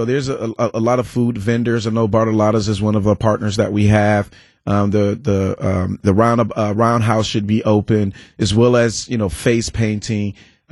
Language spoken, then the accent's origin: English; Wisconsin, United States; I'm from Wisconsin.